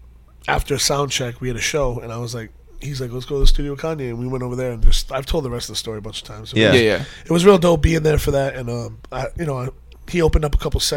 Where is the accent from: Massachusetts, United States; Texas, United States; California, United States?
Massachusetts, United States; Methuen; Originally, I grew up in Methuen and Lawrence, Massachusetts. It's kind of like two towns next to each other.